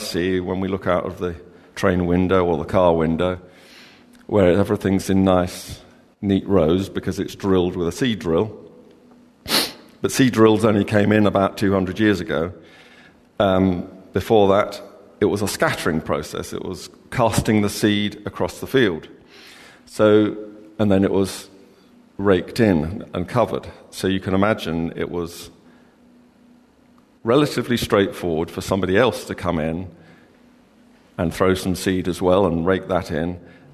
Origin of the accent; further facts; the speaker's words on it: London, United Kingdom; now in Staffordshire, United Kingdom; even though I grew up in London.